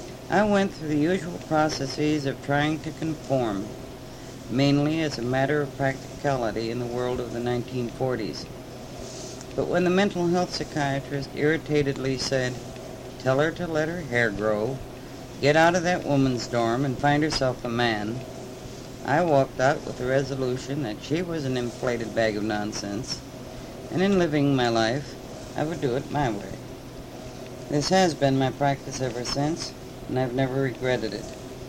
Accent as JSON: {"language": "English", "town": "Chicago", "region": "Illinois", "country": "United States", "tie": "born there", "said": "I was born in 1922 in Chicago, Illinois, of what would now be called middle-class parentage."}